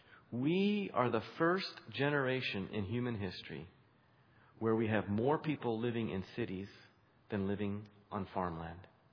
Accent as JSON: {"language": "English", "region": "Western Canada", "country": "Canada", "tie": "born or raised there", "said": "I grew up farming in Western Canada"}